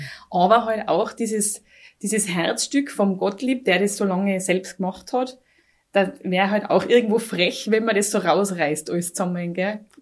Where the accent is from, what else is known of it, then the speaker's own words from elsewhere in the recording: Tyrol, Austria; bei uns in Tirol